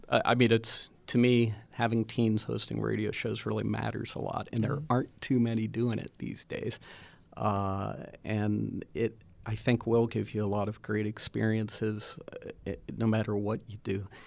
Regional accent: Churchill, Pennsylvania, United States; I grew up in Churchill, so I know that area pretty

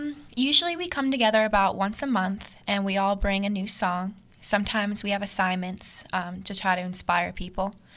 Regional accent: Somerset, Pennsylvania, United States; I'm originally from Somerset, Pennsylvania.

